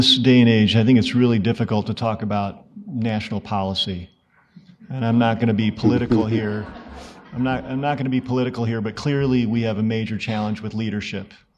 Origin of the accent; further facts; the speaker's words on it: Detroit, Michigan, United States; I'm from Detroit, you know, I was in Ann Arbor.